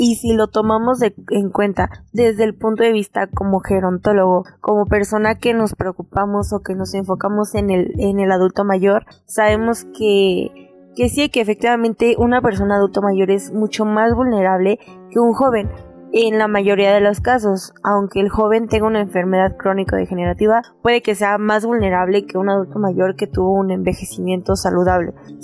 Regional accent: Mexico; como buen mexicano que siempre hacemos caso omiso de las indicaciones

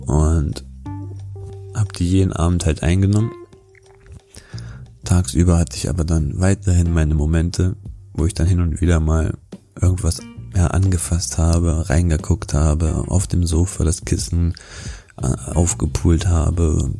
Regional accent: Wolfsburg, Lower Saxony, Germany; ich komme aus Wolfsburg, das ist hier über 40 Kilometer entfernt und ich kenne hier niemanden in diesem Kaff

